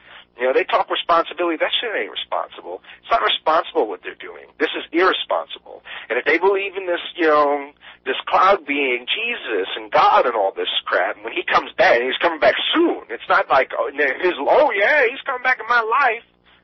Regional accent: New York, United States; there was a game farm where I grew up on Long Island.

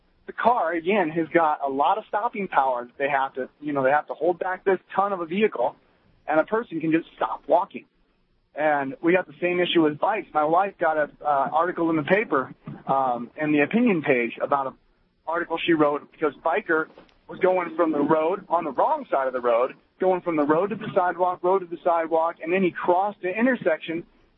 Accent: Iowa, United States; I'm a biker myself, and I grew up in Iowa

